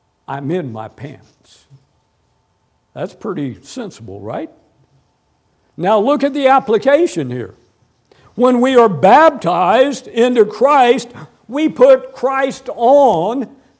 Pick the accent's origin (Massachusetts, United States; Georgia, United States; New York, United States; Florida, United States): Florida, United States; Tampa; Now, I mentioned this morning I grew up in Tampa, Florida.